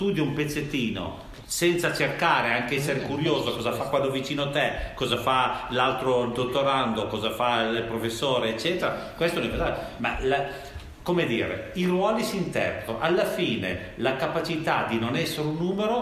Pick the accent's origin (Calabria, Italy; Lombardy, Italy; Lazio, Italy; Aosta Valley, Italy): Lombardy, Italy; Milan; Però, appunto, io vengo da Milano, no?